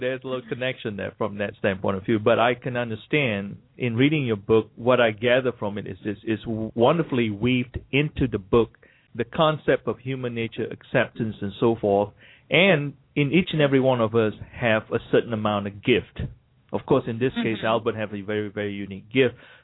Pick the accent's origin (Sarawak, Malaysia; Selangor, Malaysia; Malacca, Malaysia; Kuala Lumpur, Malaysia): Malacca, Malaysia; I'm originally from Malacca, Malaysia, and we have a huge Portuguese settlement in Malacca, Malaysia.